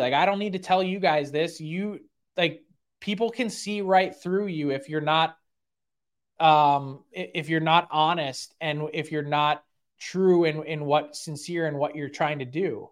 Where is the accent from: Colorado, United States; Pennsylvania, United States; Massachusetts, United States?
Pennsylvania, United States; Philadelphia; it's an uncomfortable feeling being a Philadelphian